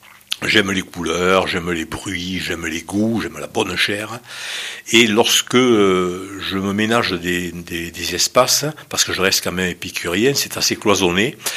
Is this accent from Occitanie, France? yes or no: yes; Port-la-Nouvelle, Occitanie, France; je suis originaire de Port-la-Nouvelle. Mes grands-parents, côté maternel, sont des immigrés espagnols qui sont arrivés dans les années 20-25.